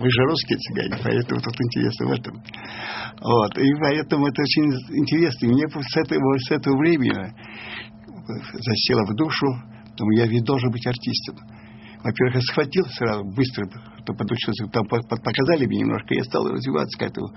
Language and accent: Russian; Volga region, Russia; Ну и как-то заехали мы в Казань, вообще-то мы из Волги.